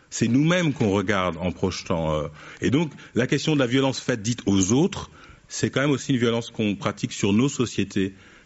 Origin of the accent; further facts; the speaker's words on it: Évry, Île-de-France, France; Moi, j'ai grandi à Évry, en banlieue sud de Paris.